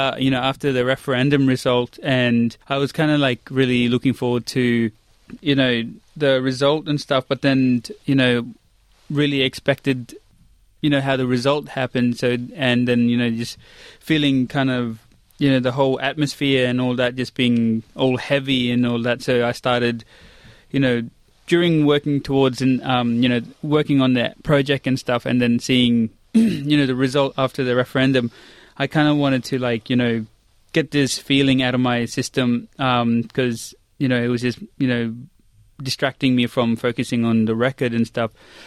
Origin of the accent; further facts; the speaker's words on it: Northern Territory, Australia; I'm a Yolngu man from Northeast Arnhem Land, top of Northern Territory.